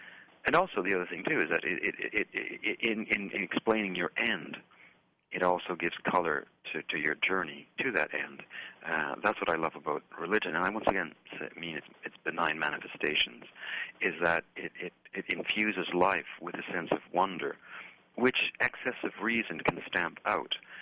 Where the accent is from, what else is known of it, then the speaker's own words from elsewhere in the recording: Canada; also born or lived in France; I'm Canadian. I don't speak Portuguese. I had lived in Europe before. I lived 4 years in France as a child.